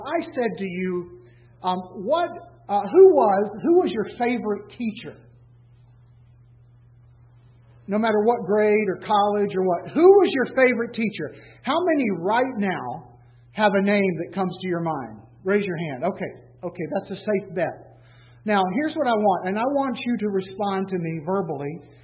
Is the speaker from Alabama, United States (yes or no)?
yes; Alabama, United States; now in Wisconsin, United States; I'm ready to get out of Wisconsin personally. I'm from Alabama.